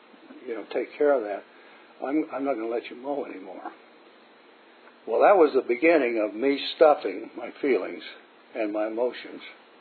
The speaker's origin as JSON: {"language": "English", "town": "Gordon", "region": "Nebraska", "country": "United States", "tie": "born or raised there", "said": "I was born in Gordon, Nebraska. It's in the panhandle of Nebraska, up near Wyoming, South Dakota border, in the sand hills."}